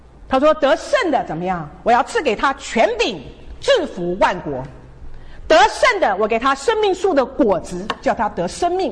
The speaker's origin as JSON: {"language": "Chinese", "country": "Taiwan", "tie": "born or raised there", "said": "我小的时候在台湾啊，挤公车"}